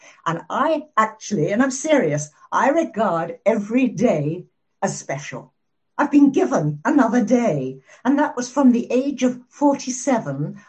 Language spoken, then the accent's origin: English; South West England, United Kingdom; Well, I was born and bred in the West Country in Somerset, and I had brothers and boy cousins.